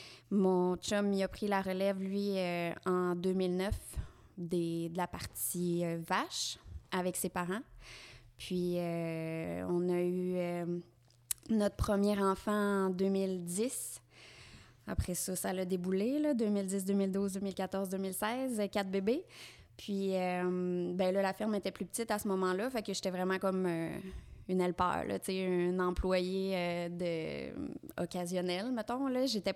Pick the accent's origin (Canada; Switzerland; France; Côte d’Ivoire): Canada; L'Ange-Gardien, Quebec; Moi, dans le fond, je suis native de l'Ange Gardien.